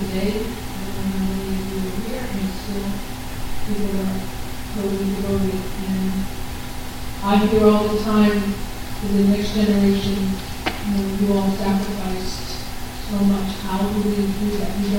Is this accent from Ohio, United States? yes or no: no; Florida, United States; I come from South Florida, and I was picking mangoes